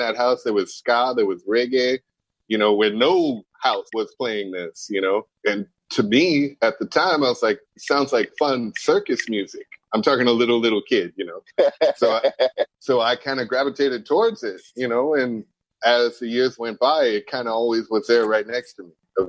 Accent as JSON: {"language": "English", "region": "Alabama", "country": "United States", "tie": "born there", "said": "No, my family, I was born in Alabama."}